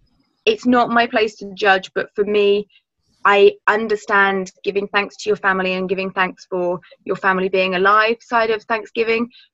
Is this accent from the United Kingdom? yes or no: yes; England, United Kingdom; we're British, you know, I'm English